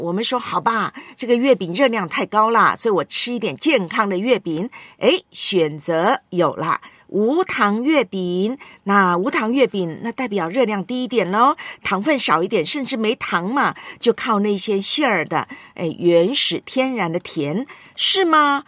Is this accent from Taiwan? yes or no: yes; Taiwan; 在我的老家台湾叫文旦